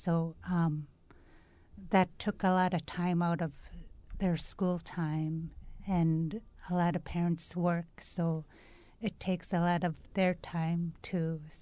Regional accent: Nunapitchuk, Alaska, United States; I'm originally from Nunapitchuk.

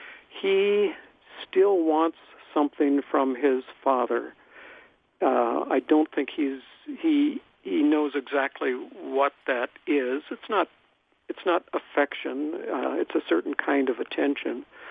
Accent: Bismarck, North Dakota, United States; we had the Missouri, sure, separating Bismarck and Mandan. And I grew up in Bismarck

